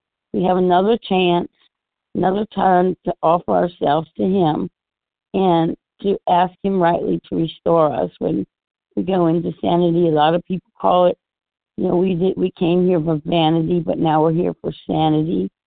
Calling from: Missouri, United States; I'm calling from Missouri at Central Time.

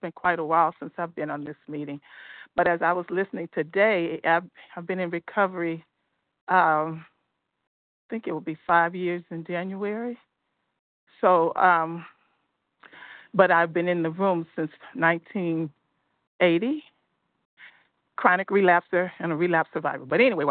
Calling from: Georgia, United States; from Georgia.

